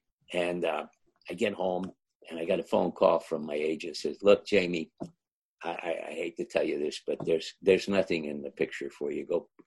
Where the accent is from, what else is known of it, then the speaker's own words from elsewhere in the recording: Toledo, Ohio, United States; listen, I'm from Toledo, Ohio. I'm Lebanese. I know Danny Thomas.